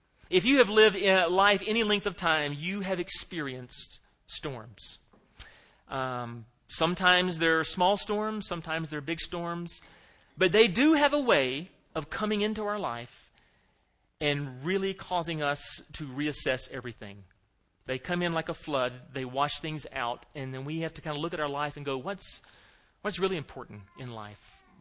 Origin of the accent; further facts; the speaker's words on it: Florida, United States; I'm a Floridian. Okay, I grew up in Florida.